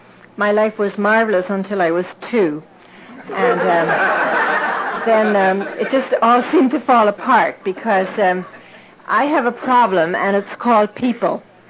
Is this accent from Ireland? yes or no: yes; Ireland; I was born and raised in Ireland.